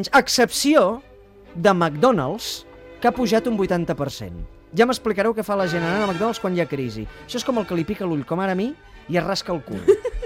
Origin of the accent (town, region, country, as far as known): Catalonia, Spain